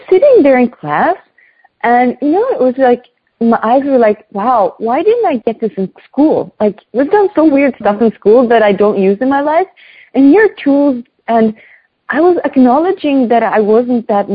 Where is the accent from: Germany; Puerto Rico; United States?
Germany; And I grew up also in Germany. It's like hard work, energy, and everything.